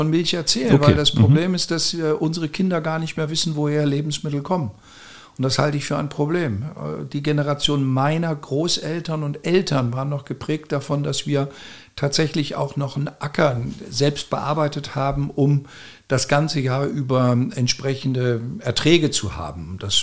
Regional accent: Rhineland-Palatinate, Germany; Ich komme aus Rheinhessen. Mhm. Meine Familie mütterlicherseits kommt aus Rheinhessen.

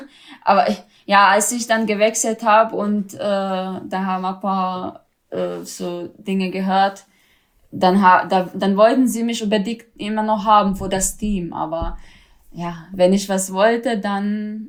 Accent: Zagreb, City of Zagreb, Croatia; Zagreb. Hauptstadt.

